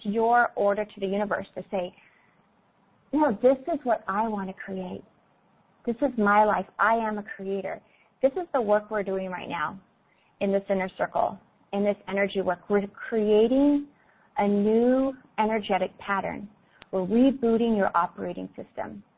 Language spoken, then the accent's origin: English; Florida, United States; also born or lived in Hawaii / California; I grew up in Florida, Hawaii, and California. So I love the ocean.